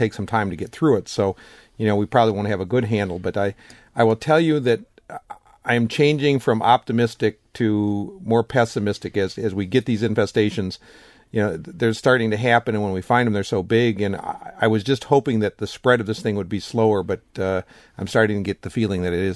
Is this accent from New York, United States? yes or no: no; Wisconsin, United States; you know, my perspective growing up in Wisconsin, the last few years, the mosquitoes have been on the light side